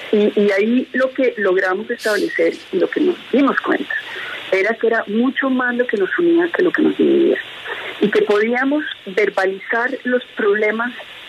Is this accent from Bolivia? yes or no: no; Colombia; de que realmente no tengamos la posibilidad de actuar como colombianos